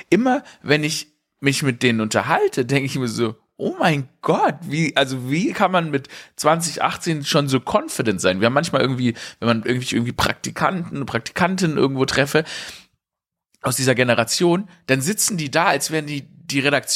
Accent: Stuttgart, Baden-Württemberg, Germany; Ich komme so richtig aus Downtown Stuttgart, bin ich aufgewachsen.

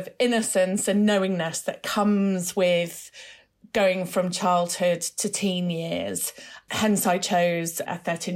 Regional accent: Yorkshire and the Humber, United Kingdom; I grew up in West Yorkshire in the 1970s.

